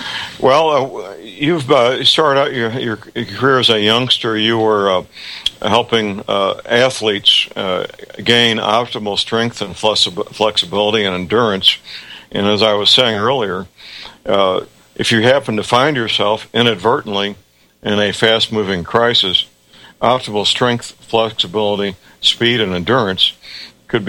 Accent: St. Louis, Missouri, United States; born or raised there

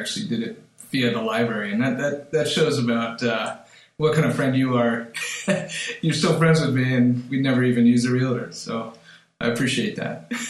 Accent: Marinwood, California, United States; Went to college in Marin. I grew up in Marinwood, Terralinda. Went to Terralinda High School

